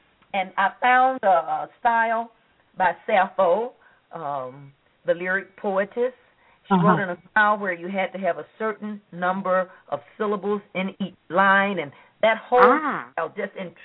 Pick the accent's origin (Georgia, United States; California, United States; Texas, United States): Georgia, United States; Yes, he's from Virginia. I'm from Georgia.